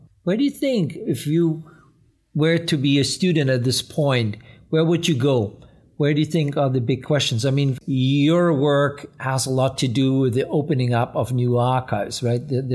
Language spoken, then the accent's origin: English; Hamburg, Germany; I know from my hometown in Hamburg, in the morning, they're marched out to the places where they work